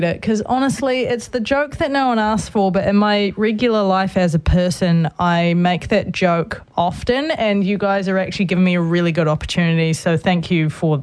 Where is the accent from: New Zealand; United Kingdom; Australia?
New Zealand; we're from New Zealand, we're going to make, a comedic reboot of the iconic, UK-based TV show Coronation Street